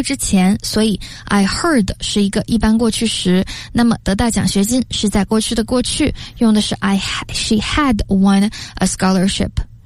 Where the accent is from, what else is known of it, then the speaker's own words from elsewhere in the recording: China; 过去式实际上是对我们中国的同学难度比较大的，因为我们的母语里面没有这么个变法。